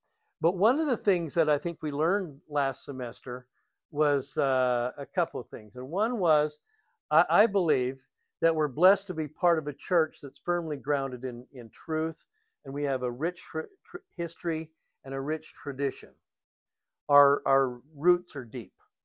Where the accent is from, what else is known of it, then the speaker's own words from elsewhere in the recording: Utah, United States; When I was growing up in Utah, we had our house that we lived in for quite a while had a carport next to the house.